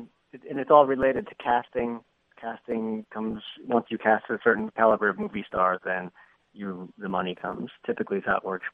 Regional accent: California, United States; I'm from the Bay Area, so that was a really important series to me as a kid growing up out there

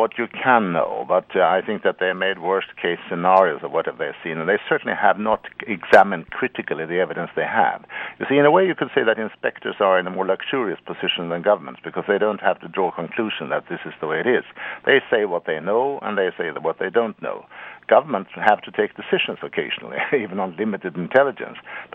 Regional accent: Stockholm, Stockholm County, Sweden; Oh, I'm at my hometown in Stockholm.

